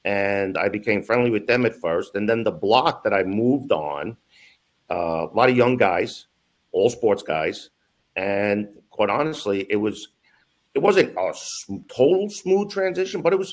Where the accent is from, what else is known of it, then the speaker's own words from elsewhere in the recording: Brooklyn, New York, United States; So I was originally from Brooklyn, New York. I was a very active young boy.